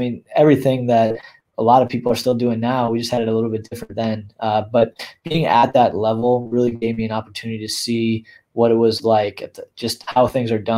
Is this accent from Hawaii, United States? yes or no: no; Buffalo, New York, United States; I always say I'm from Buffalo, New York, and I never, ever would have thought I would be living in Tucson, Arizona for college